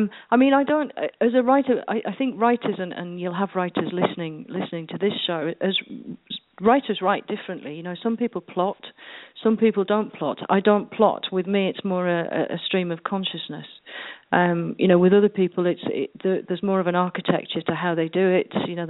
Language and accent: English; Yorkshire and the Humber, United Kingdom; growing up in Yorkshire as the daughter of a news agent and a bank manager.